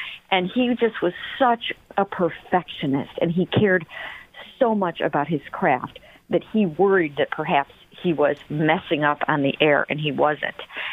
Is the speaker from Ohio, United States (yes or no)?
yes; Cleveland, Ohio, United States; way, way back when I was just starting out here in Cleveland, in this business, in my hometown